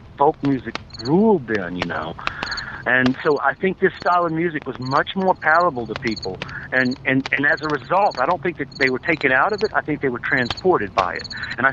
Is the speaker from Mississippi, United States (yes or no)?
yes; Mississippi, United States; growing up in Mississippi, on the border states up there in that area, and in a very similar kind of dense, piney woods region, this movie to me seemed like it had been made in my hometown